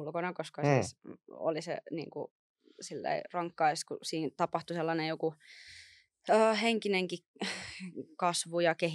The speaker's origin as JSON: {"language": "Finnish", "town": "Helsinki", "region": "Uusimaa", "country": "Finland", "tie": "born or raised there", "said": "lapsuuteni Helsingissä, tai siis oikeastaan silleen, niin kuin Helsingin kasvatti, on ihan paljasjalkainen, niin kuin yksi niistä harvoista nykypäivänä kai"}